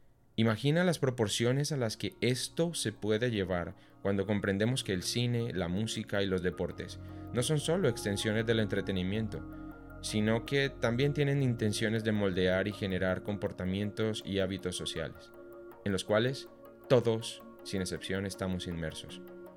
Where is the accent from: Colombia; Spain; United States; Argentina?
Colombia; en mi país, Colombia, 3 personas controlan la información que fluye por prensa, televisión, radio y portales de Internet asociados.